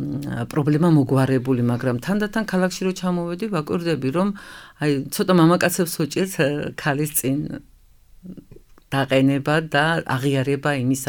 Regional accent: Adjara, Georgia; მე შევეცადე, რომ ჩემი კუთხიდან დამეწყო საუბარი ამ ჩემი საქმიანობით და ცდილობდი ყოველთვის ისეთი მეკერა და ისეთი ჩაცმულობა, რომელსაც თვითონ აჭარის მოსახლეობა მთაში განსაკუთრებით დაინტერესდებოდნენ

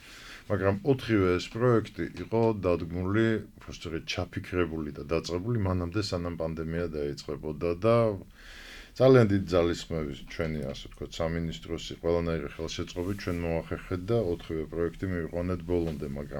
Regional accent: Batumi, Adjara, Georgia; რასაც ჩვენი სახლი ქვია, რასაც ჩვენი მშობლიური ქალაქი, რასაც ჩვენი გადასაღები და უსაყვარლესი ბათუმის მაყურებელი ქვია.

